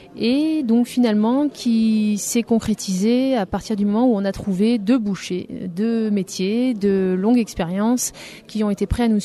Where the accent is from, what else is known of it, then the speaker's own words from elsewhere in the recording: Lyon, Auvergne-Rhône-Alpes, France; Moi je suis originaire de Lyon, je suis lyonnaise à l'origine et je suis arrivée ici il y a une petite dizaine d'années en stage chez un agriculteur. Je me suis installée, moi mon compagnon est agriculteur, donc ça fait 7-8 ans que je suis installée ici.